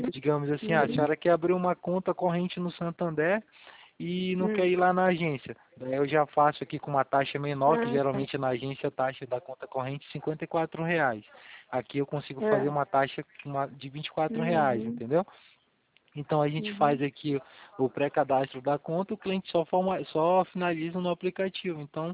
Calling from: Curitiba, Paraná, Brazil; Curitiba.

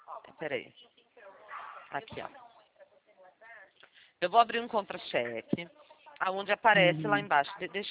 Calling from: Limeira, São Paulo, Brazil; Meu DDD é 19, tá? Eu tô falando com você da cidade de Limeira.

